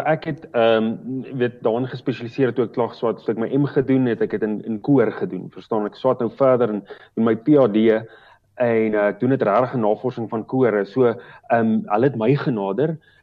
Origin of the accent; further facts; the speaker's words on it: Free State, South Africa; ek het in Leibrand groot geword, ek is 'n Oos-Vrystater en ek het in Bloemfontein geswat, so dis regtig in my are die Vrystaat.